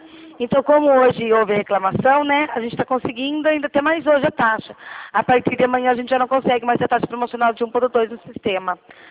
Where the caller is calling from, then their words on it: Rio Claro, São Paulo, Brazil; eu não sou de Birigui. Eu falo de Rio Claro, São Paulo.